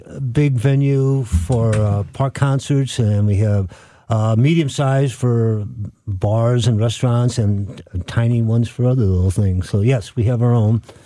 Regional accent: St. Louis, Missouri, United States; South St. Louis City. Yeah.

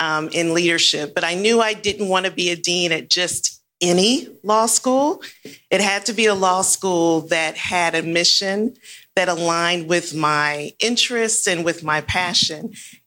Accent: Houston, Texas, United States; And then switched over to back to Houston, my hometown, at Thurgood Marshall School of Law, where I was there for 12 years teaching.

